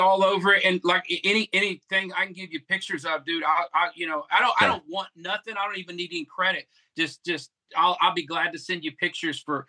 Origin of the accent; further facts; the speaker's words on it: Texas, United States; now in San Diego, United States; I love Mexico. I grew up in South Texas. I love the people.